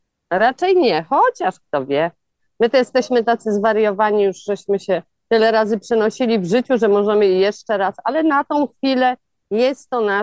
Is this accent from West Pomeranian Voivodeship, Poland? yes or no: yes; Koszalin, West Pomeranian Voivodeship, Poland; now in Sri Lanka; dlatego, że jesteśmy z Koszalina, to chcieliśmy troszkę bliżej mieszkać wody niż w Koszalinie mieszkaliśmy